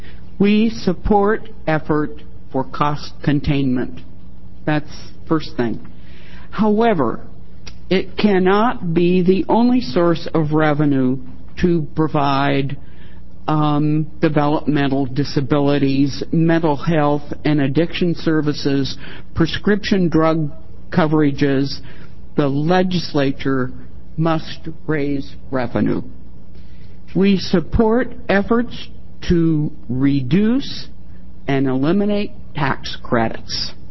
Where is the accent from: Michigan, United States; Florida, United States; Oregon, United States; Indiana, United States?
Oregon, United States; Portland; I'm a native Oregonian, and that I was born and raised in Portland, and have been around the legislature since 1959.